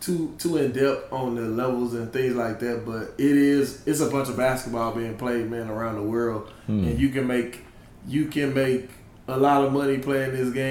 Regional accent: Dallas, Texas, United States; To be honest, man, I grew up in South Dallas, and I went to every school in South Dallas but high school.

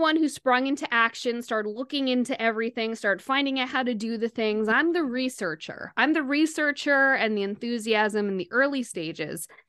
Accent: New York, United States; now in St Albans, United Kingdom; I'm from New York.

